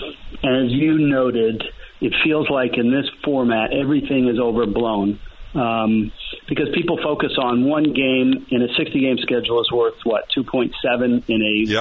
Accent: California, United States; I grew up in the East Bay, and so I certainly follow all the Bay Area teams pretty closely.

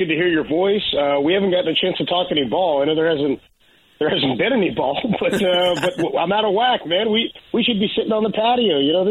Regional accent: San Leandro, California, United States; A couple of my best friends who I grew up with over in San Leandro in the East Bay and went to high school

